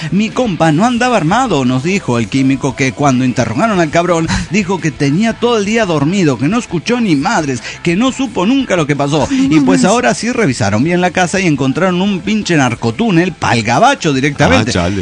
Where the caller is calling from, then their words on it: Tecate, Baja California, Mexico; de Tecate, Baja California.